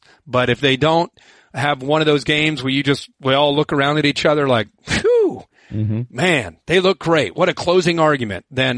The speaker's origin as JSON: {"language": "English", "region": "Ohio", "country": "United States", "tie": "born or raised there", "said": "Well, I mean, I grew up in Ohio. My dad played at Ohio State."}